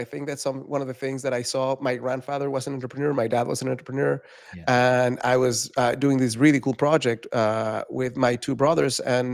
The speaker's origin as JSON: {"language": "English", "region": "Mexico City", "country": "Mexico", "tie": "born or raised there", "said": "I am someone who was born and raised in Mexico City, very sensitive heart from a very young age."}